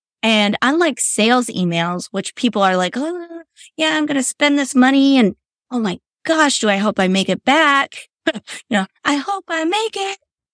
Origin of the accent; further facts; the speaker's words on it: Detroit, Michigan, United States; born there; And y'all, I was born in Detroit, Michigan. I don't know. Google Detroit, if you've ever heard of it.